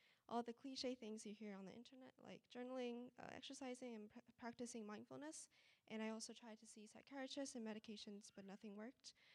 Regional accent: Taiwan; And then I came to D.C. for college, and then COVID hit, and then I was back in Taiwan again

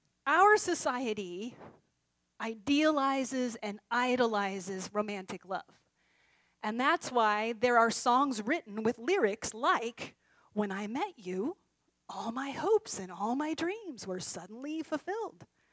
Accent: Kansas, United States; I'm 45 years old. I grew up in Kansas.

